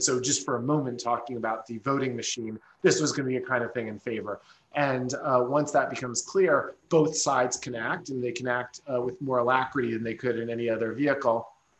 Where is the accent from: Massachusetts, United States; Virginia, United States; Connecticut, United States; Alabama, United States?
Connecticut, United States; our state, certainly my home state of Connecticut, is completely broke.